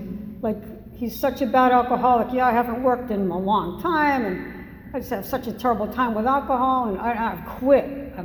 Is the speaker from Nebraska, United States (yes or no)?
no; Massachusetts, United States; now in Santa Barbara, United States; Oh, I have an accent. I'm originally from Massachusetts, not from Santa Barbara.